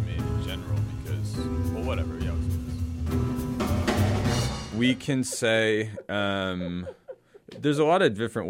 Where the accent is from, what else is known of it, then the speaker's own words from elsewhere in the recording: Reno, Nevada, United States; I mean, I'm from Reno, Nevada, and I grew up